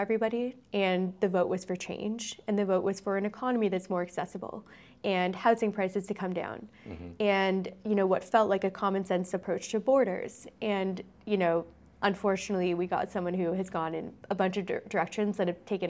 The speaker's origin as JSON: {"language": "English", "country": "United States", "said": "I'm an American. I run actually a U.S. headquartered company."}